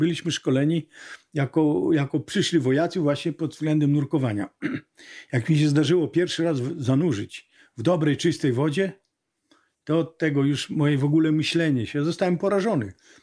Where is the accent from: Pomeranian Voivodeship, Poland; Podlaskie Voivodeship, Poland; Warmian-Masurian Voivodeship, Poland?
Podlaskie Voivodeship, Poland; Białystok; Ja urodziłem się i wychowałem w Białymstoku.